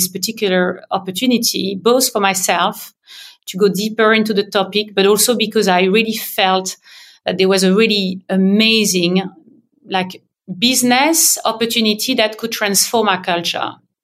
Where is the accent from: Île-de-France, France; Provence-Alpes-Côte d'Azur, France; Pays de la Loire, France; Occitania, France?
Île-de-France, France; Paris; English is a second language; now in United Kingdom; I was living in the UK, but I grew up in France, in Paris.